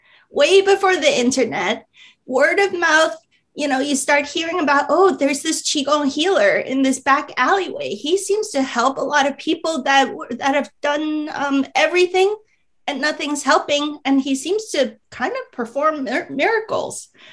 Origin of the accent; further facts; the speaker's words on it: Hong Kong; I grew up in Hong Kong